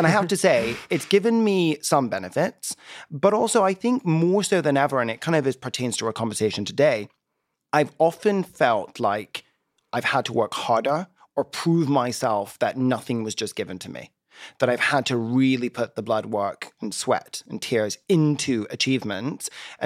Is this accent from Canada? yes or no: no; Scotland, United Kingdom; now in United States; I'm originally from Scotland. You can't tell by this accent because I'm a product of strategic incest. And we all come out sounding the same way. And grew up in Scotland in the Highlands